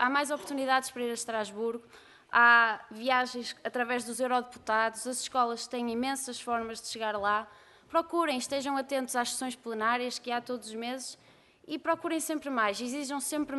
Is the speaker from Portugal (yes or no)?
yes; Viana do Castelo, Portugal; desde já digo que sou de Viena do Castelo, portanto está ali.